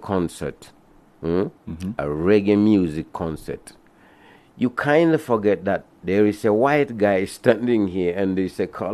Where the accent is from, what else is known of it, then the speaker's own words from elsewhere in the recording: Namibia; born there; I was born in Ovambaland, you know